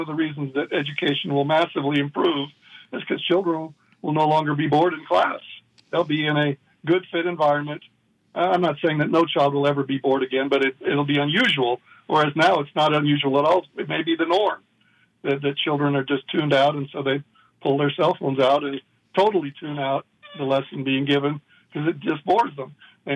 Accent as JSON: {"language": "English", "region": "Utah", "country": "United States", "tie": "born or raised there", "said": "that's one of the things I discussed was what my home state of Utah has done."}